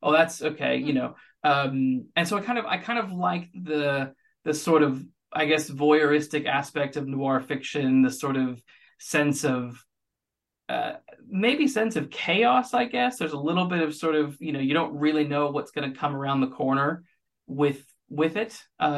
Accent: United States; I grew up in the States, and so I struggled in elementary and high school.

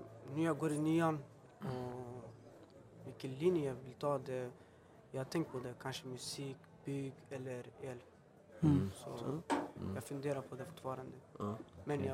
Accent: Örebro, Örebro County, Sweden; also born or lived in Stockholm; Örebro, det är en vacker stad. Jag har bott där typ nästan hela mitt liv, fast jag är född här i Stockholm.

